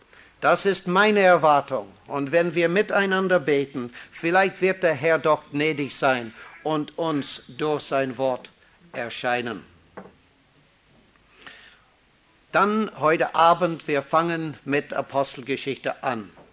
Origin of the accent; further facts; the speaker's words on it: Ireland; German is a second language; Zunächst einmal, ich stamme aus Irland.